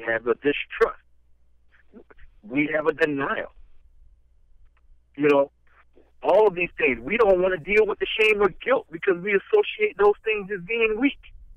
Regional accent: the South, United States; I grew up in the South. I didn't grow up. We didn't go to the doctor. Grandma fixed it.

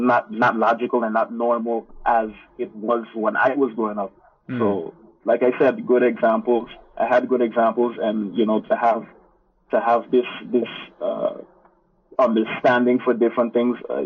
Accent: Guyana; born or raised there

